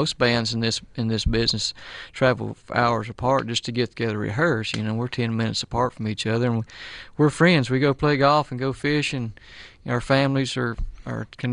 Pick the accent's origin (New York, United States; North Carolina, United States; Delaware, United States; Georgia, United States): North Carolina, United States; we all live in West North Carolina in the same county. We're all from Haywood County and knew each other kind of.